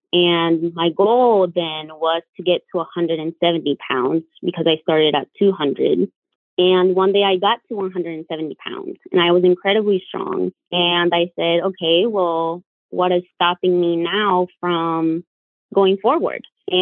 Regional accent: Bolivia; So I am from Bolivia in South America.

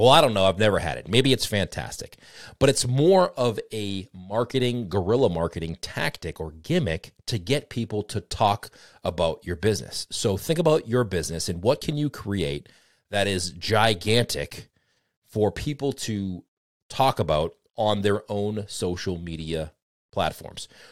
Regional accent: Boston, Massachusetts, United States; And I'm from the Boston area.

